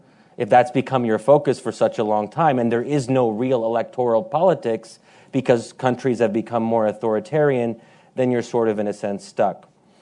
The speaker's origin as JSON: {"language": "English", "country": "United States", "said": "I'm American, I think a lot about elections."}